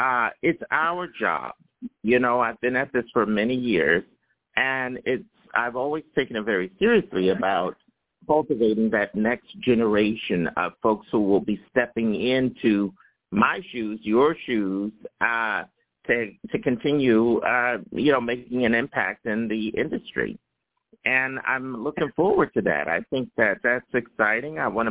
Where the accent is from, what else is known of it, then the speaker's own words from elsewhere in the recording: New York, United States; I am a New Yorker, and I can tell you that that little amount is not much to pull together.